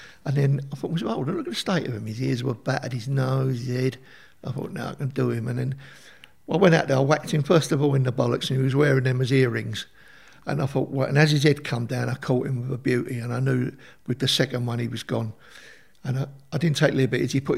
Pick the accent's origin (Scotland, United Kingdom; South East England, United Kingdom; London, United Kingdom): London, United Kingdom; Hornchurch; born there; I was born in Hornchurch in Essex.